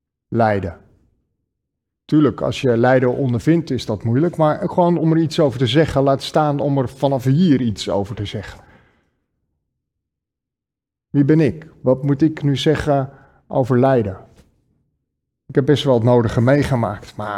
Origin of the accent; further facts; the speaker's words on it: Netherlands; dat klagen waar wij als Nederlanders zo ontzettend in uitblinken.